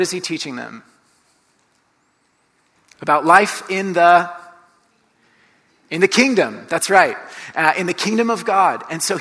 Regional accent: Colombia; I grew up in Colombia, and so I was like, oh, okay.

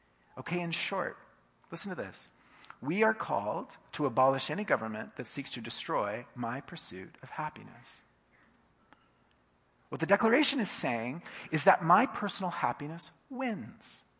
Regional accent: United States; But as an American, I grew up with something a little bit more extreme.

